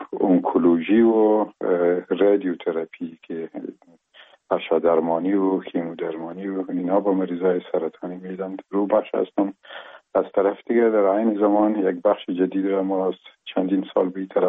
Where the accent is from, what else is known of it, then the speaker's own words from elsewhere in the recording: Afghanistan; first language Pashto; Persian is a second language; باز ما که زبان مادری ما پشتو بود